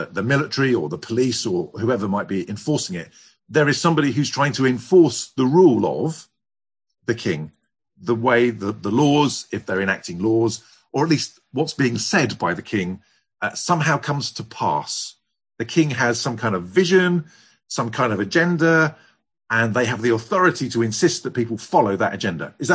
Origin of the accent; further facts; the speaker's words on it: United Kingdom; And so we identify ourselves as British because we belong to an area that is governed by the Britons and the monarch of the Britons.